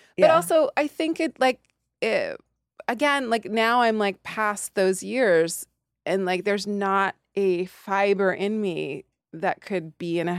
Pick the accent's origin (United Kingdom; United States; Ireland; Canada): Canada; Nelson, British Columbia